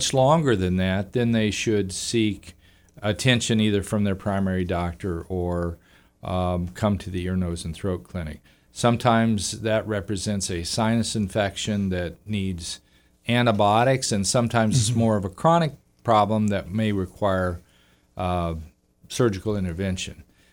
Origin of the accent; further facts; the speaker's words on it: North Platte, Nebraska, United States; Well, originally I grew up in Nebraska, in North Platte, Nebraska, so I'm very familiar with the Plains area.